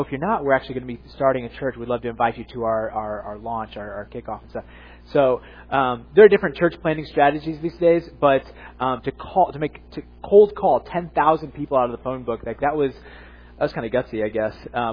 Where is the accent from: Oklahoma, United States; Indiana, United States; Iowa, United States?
Oklahoma, United States; Oklahoma City; born there; When I was growing up, I was born actually in Oklahoma City. So I've grown up a Oklahoma Sooners football fan